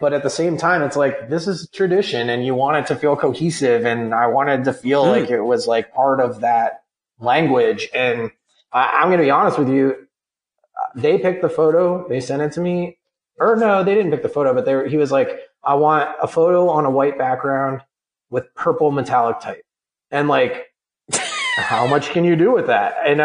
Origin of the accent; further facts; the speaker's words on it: Cleveland, Ohio, United States; You're from Cleveland, though, and I'm from Cleveland, and we're both, you know, kind of similar a little.